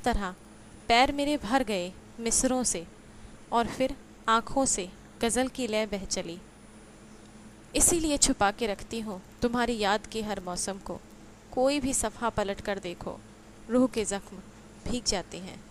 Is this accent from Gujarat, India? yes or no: no; Delhi, India; मैं दिल्ली की रहने वाली हूँ। फैशन डिज़ाइनिंग करने के उपरांत दिल्ली में ही एक फैशन स्टोर संभालती हूँ।